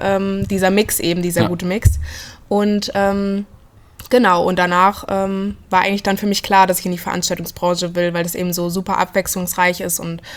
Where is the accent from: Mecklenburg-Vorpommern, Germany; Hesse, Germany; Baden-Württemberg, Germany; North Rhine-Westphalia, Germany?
Hesse, Germany; Blankenau; also born or lived in Fulda; geboren bin ich in Fulda, aber aufgewachsen in Blankenau. Also das ist, liegt in der Gemeinde Hosenfeld, das ist so 18 Kilometer von hier entfernt. Genau, und war eigentlich schon immer in Fulda und bin hier auch auf die Schule gegangen.